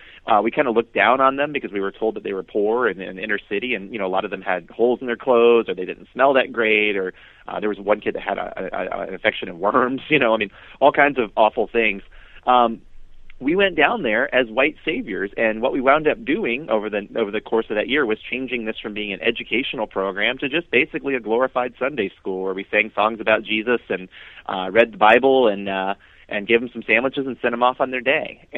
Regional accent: St. Louis, Missouri, United States; So as I was growing up, I grew up here in the St. Louis area for most of my life. We were military, so we moved around, but we settled here in the St. Louis area, and we lived right next to East St. Louis, Illinois

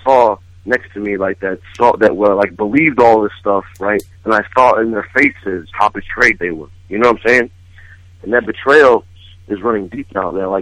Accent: United States; I am American. I have a right to do this.

